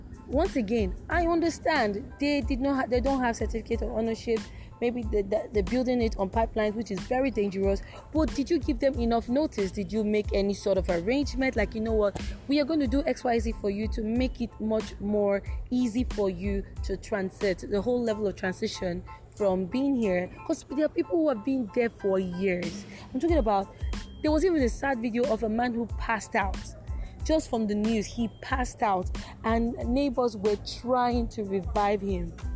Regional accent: Nigeria; You can't fault Nigerians. Stay being a Nigerian is tasking, but we always comfort ourselves with the mantra

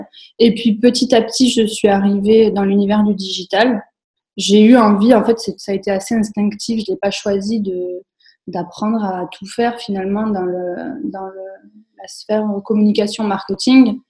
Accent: Occitanie, France; born there; moi, je suis née en Aveyron, en pleine nature. J'ai fait mes études à Toulouse

